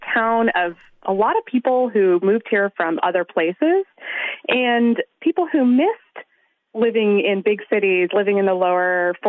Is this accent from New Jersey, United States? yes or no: no; Seattle, Washington, United States; And growing up in Seattle, you know, I always felt like a special connection, like a little piece of home was up here with Nordstrom.